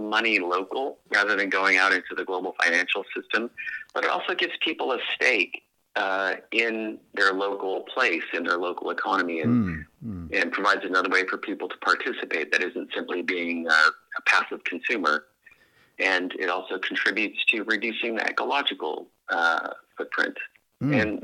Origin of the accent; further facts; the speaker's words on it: California, United States; my view is a little bit skewed because I grew up in Silicon Valley. Before it was Silicon Valley, it was famous for orchards.